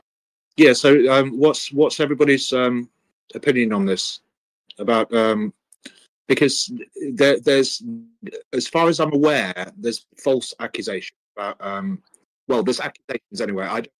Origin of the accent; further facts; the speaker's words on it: Bradford, Yorkshire and the Humber, United Kingdom; Yeah, I come from Bradford.